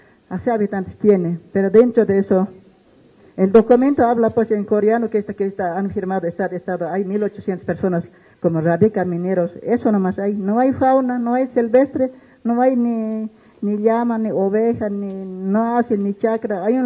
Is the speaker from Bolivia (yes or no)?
yes; La Paz, Bolivia; nosotros somos de Pacaje, ahorita estamos ejerciendo como autoridades.